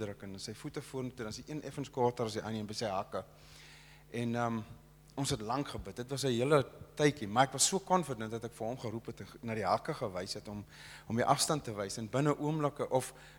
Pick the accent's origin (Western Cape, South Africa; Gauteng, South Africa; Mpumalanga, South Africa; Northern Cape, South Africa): Western Cape, South Africa; Prince Albert; Ons is van Prins Albert. Ek en Renier.